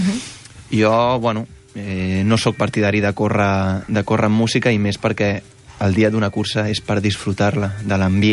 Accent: Terrassa, Catalonia, Spain; jo sóc de Terrassa

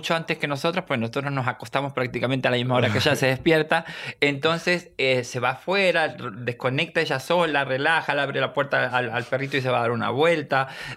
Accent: Rosario, Santa Fe, Argentina; born there; Y yo nací en Rosario. Y mis padres no son ni de Rosario. O sea, mis padres, uno era de Santiago del Estero, mi madre, y mi padre era de Entre Ríos. O sea, provinciana.

